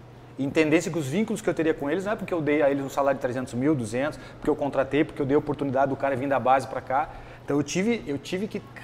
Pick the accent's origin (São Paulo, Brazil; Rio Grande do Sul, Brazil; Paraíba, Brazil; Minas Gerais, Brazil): Rio Grande do Sul, Brazil; Eu sou gaúcho, né? Sou neto de peão de estância